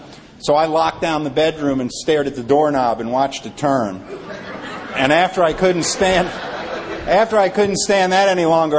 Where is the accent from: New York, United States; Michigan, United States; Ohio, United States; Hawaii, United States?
New York, United States; New York City; I grew up in New York City. I was in Greenwich Village in the summer of 67 and 68, driving around a 59 Chevy, flashing peace signs